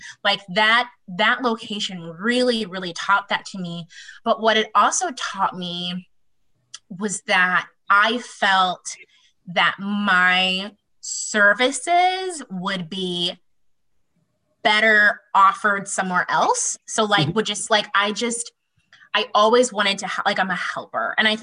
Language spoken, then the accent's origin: English; Groton, United States; also born or lived in Oakland; like I spent most of my time growing up in Groton, but I'm from Oakland. So I went back there a lot.